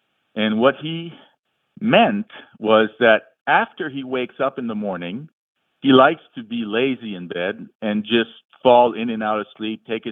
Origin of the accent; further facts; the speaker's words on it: Montreal, Quebec, Canada; first language French; English is a second language; now in Reno, United States; I'm a French Canadian. I'm actually from Montreal. My first language is French. My second language, or I should say, Quebecois French, and my second language is obviously English.